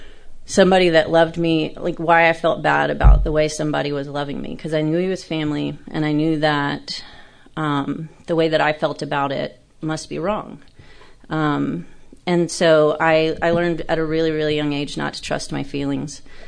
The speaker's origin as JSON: {"language": "English", "town": "Corpus Christi", "region": "Texas", "country": "United States", "tie": "born or raised there", "said": "I grew up in Corpus Christi, and I came from a really, really large family."}